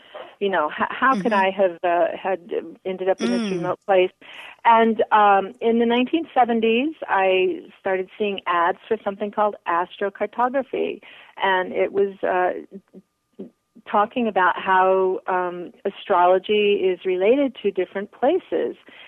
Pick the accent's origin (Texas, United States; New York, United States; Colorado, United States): Colorado, United States; also born or lived in Maine; I grew up in Colorado and I ended up in Maine.